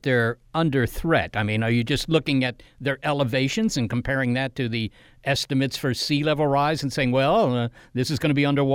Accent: Washington, District of Columbia, United States; You know, I grew up in the Washington, D.C. area, and, you know, that was all pretty much a swamp before they started developing it at the end of the 18th century.

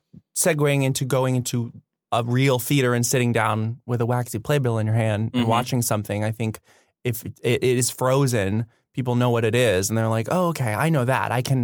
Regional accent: Florida, United States; Same. I mean, I grew up in Florida. I'm going to mention that eight more times.

